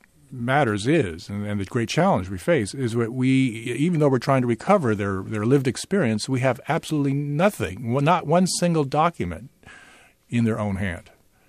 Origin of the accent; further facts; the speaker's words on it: Oakland, California, United States; I grew up in Oakland, and I was always interested about the railroad workers